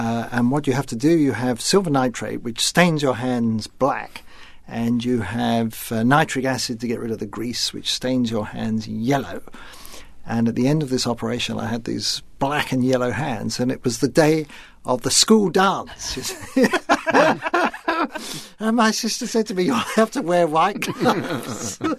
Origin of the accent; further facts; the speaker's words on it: London, United Kingdom; my growing up in London in the immediate post-war years, where it was really, really boring.